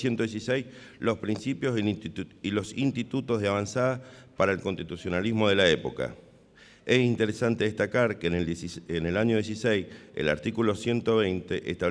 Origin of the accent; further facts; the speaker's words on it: Mendoza, Argentina; También es un honor, como mendocino